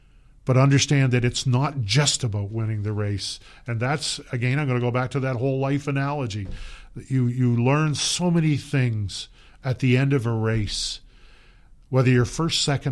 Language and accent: English; Moncton, New Brunswick, Canada; I was born at the Moncton City Hospital. I grew up in the West End. I went to school in the West End. My own kids went to school in the West End.